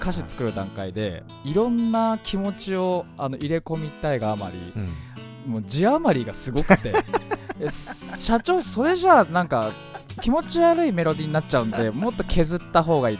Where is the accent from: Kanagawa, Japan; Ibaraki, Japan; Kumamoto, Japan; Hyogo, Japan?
Kanagawa, Japan; Fujisawa; リアルタイムに地元藤沢を見つめて